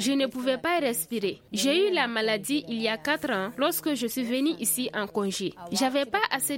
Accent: Burkina Faso; Je viens du Burkina.

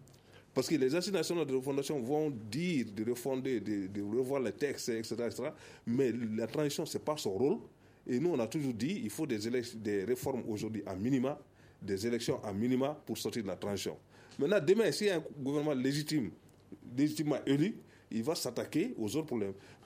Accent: Mali; Nous sommes tous des Maliens

